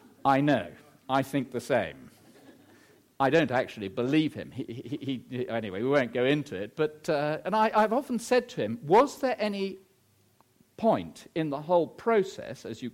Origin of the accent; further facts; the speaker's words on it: England, United Kingdom; I think a lot of us English people think, well, because I'm English, I must be in the family of God.